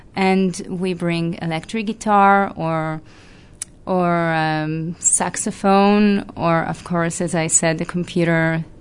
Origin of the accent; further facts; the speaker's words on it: Israel; And I was born and raised in Israel